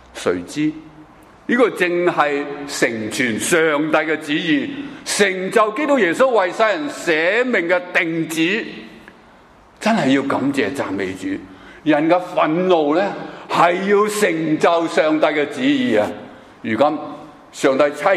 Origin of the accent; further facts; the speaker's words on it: Hong Kong; 我哋香港咧，咪时时有一句说话喺呢几年间系出现嘅。